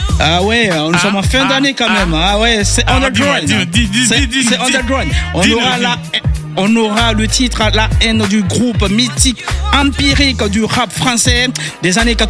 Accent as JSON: {"language": "French", "country": "France", "said": "Tu vois, nous, on change pas. Nous, on est des Français."}